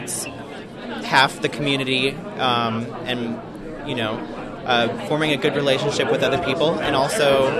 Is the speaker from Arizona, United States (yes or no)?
no; New Haven, Connecticut, United States; I come from New Haven.